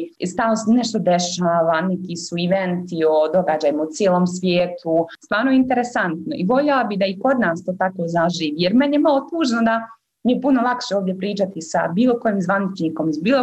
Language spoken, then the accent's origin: Bosnian; Bosnia & Herzegovina; u Evropskom parlamentu sam se zaposlila kao Bosanka i Hercegovka